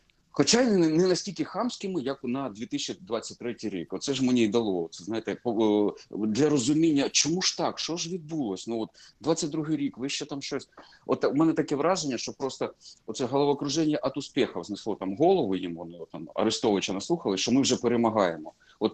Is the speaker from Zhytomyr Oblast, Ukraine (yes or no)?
no; Sumy, Sumy Oblast, Ukraine; now in Kyiv, Ukraine; А я сам сумчанин